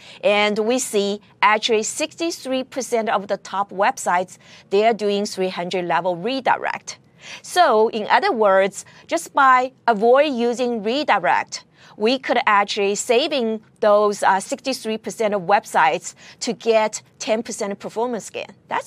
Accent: California, United States; You may actually maybe go through California. That's actually where my hometown is.

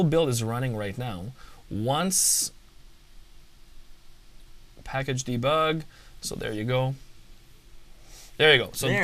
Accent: Canada; I'm Canadian, you know, so it's like 30 in Celsius would be quite warm.

